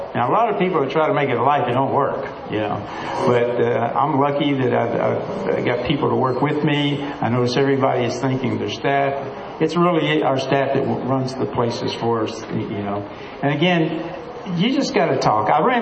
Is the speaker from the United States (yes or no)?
yes; Arkansas, United States; just an old country boy originally from Arkansas. So having Ginger here with me is just really real. We're from Arkansas, you know, so it's all legal.